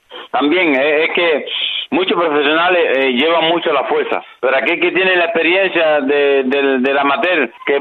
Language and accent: Spanish; Cuba; now in United States; yo soy cubano, me gustaría representar, pero bueno, yo vivo aquí en los Estados Unidos.